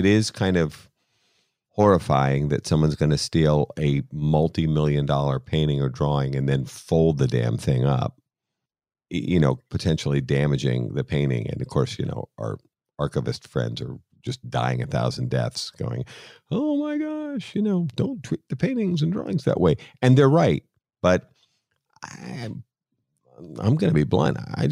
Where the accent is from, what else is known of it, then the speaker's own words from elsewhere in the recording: Boston, Massachusetts, United States; I love the IRA connection, being Irish and being from Boston